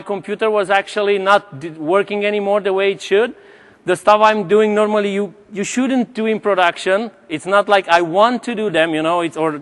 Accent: Romania; also born or lived in Sweden; now in Bermuda; I'm originally from Romania. … I lived in Sweden for 15 years.

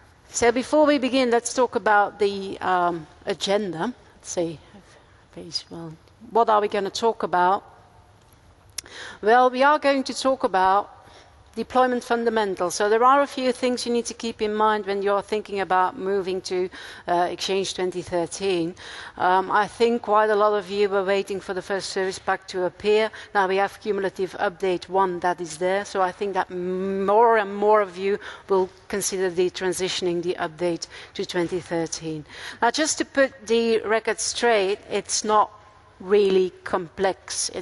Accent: Antwerp, Flanders, Belgium; I'm from Belgium, from Antwerp. Of course, the most beautiful city there is in Belgium.

